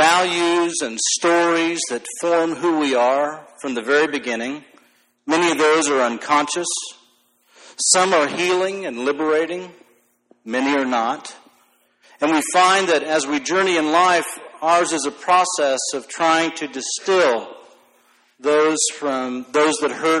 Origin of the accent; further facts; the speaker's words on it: United States; I'm as United Methodist as I am an American.